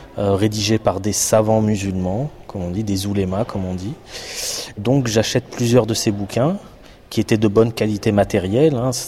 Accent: France; now in Brussels, Belgium; j'ai 33 ans, je suis français résident à Bruxelles

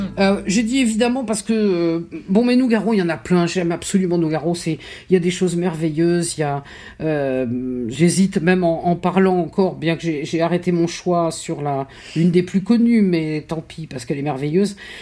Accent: Toulouse, Occitanie, France; Je ne suis pas né à Toulouse, moi j'ai grandi à Toulouse.

